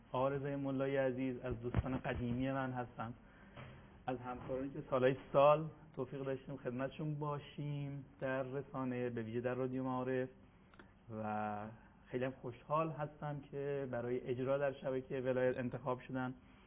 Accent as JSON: {"language": "Persian", "region": "Qom", "country": "Iran", "tie": "born or raised there", "said": "من اهل قم هستم و آبا و اجداد و امهات و همه قمی هستن."}